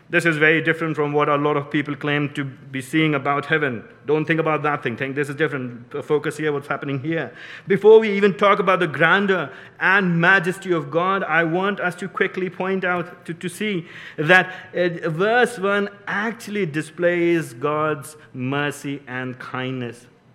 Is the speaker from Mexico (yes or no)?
no; India; and I'm Indian. I like to say the things over and over again.